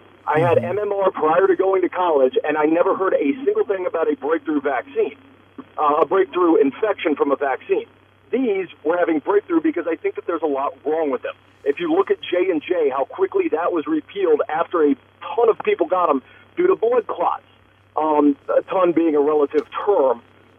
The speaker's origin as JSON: {"language": "English", "town": "Frederick", "region": "Maryland", "country": "United States", "said": "I'm originally from Frederick, where anthrax was studied at Fort Detrick."}